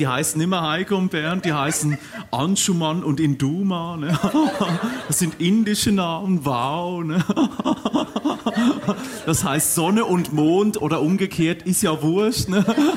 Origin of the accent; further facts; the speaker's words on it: Ennetbaden, Aargau, Switzerland; ich komme aus Ennet-Baden